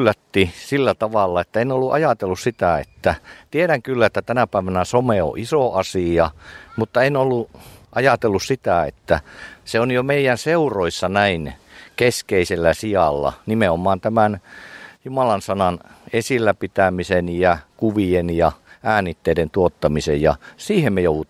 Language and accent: Finnish; Kajaani, Kainuu, Finland; Me, jotka ollaan Kajaanista